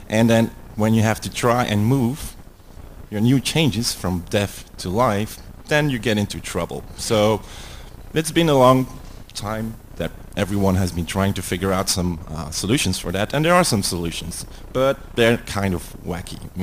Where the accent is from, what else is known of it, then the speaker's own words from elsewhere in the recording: Belgium; English is a second language; That's how you pronounce it in Dutch. I'm from Belgium.